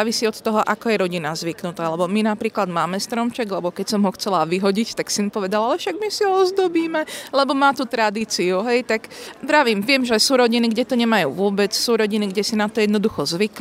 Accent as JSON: {"language": "Slovak", "town": "Košice", "region": "Košice Region", "country": "Slovakia", "said": "Ja som akurát z Košíc a my sme v spoločenstve asi 3 rodiny."}